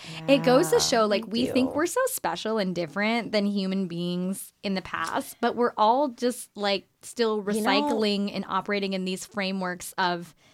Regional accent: United States; I'm like, I love America. I'm American.

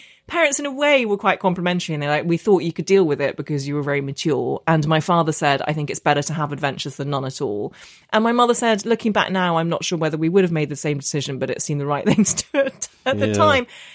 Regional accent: Northern Ireland, United Kingdom; so I grew up in Northern Ireland. I know I don't have the accent, but I did. And my secondary school in Belfast was the only school in the entire province that taught Russian.

